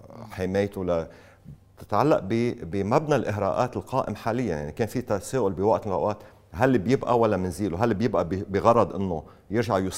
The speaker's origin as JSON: {"language": "Arabic", "country": "Lebanon", "said": "نحن كلبنانيين عنا الامكانيات والمقدره ان نجيب ارقام دقيقه"}